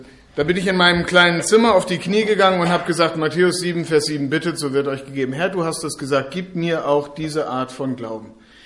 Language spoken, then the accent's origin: German; Lower Saxony, Germany; moved away as an adult; Ich komme aus Ostfriesland und der Zivildienst in Stuttgart, das war für mich also der erste Schritt weg von zu Hause.